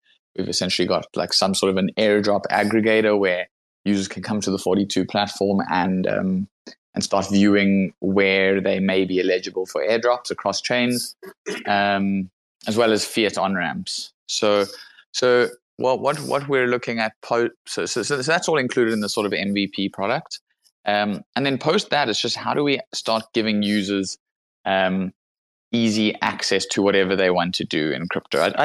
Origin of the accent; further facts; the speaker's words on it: South Africa; I grew up in South Africa. I'm actually currently in South Africa at the moment.